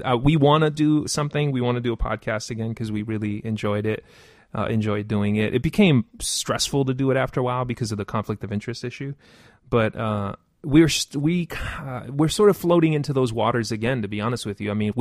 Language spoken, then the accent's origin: English; New York City, New York, United States; Well, so to me, growing up as a gamer in the Bronx was almost natural.